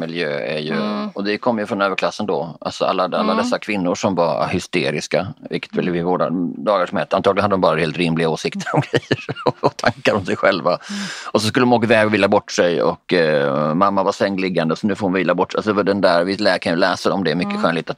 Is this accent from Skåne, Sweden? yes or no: yes; Båstad, Skåne, Sweden; när jag växte upp i Båstad, så i Laholm, Båstad är fortfarande pyttelitet, det är 6000 personer som bor i tätorten Båstad och det är ju 36000 på sommaren, brukar man säga.